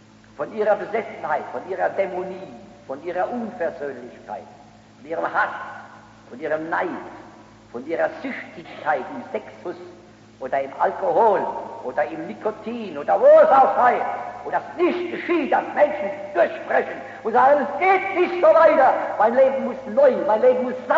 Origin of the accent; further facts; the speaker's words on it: Rhine, Germany; Wir sagen in meiner Heimat am Rhein, sagen wir statt die Kinder, die kennen. Die kennen, heißt die Kinder auf dem Land, die kennen.